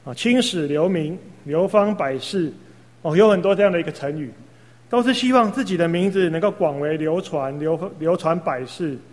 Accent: Taiwan; 这个当然也凸显到我们台湾人的还蛮重学历的哈

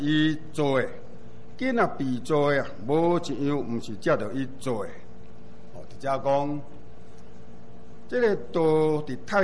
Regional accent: China; 这就是我们中国人说的，说道生万物，

